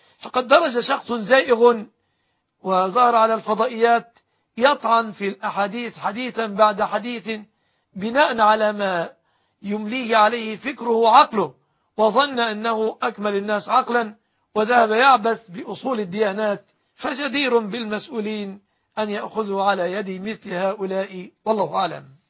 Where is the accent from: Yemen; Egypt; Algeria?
Egypt; بلادنا مصر